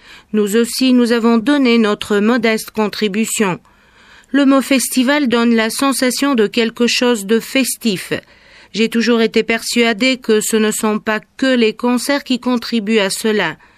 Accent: Kharkiv, Kharkiv Oblast, Ukraine; now in United States; Je suis de Kharkiv, Ukraine, mais cela fait déjà 6 ans que je vis aux États-Unis.

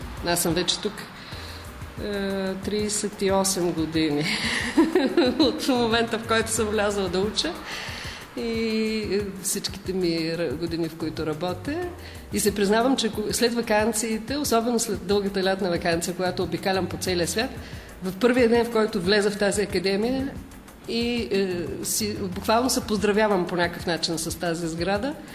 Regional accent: Shipka, Stara Zagora Province, Bulgaria; born there; Всъщност там съм родена, поради тая причина. Аз съм родена в Шипка, точно в подножието на храма.

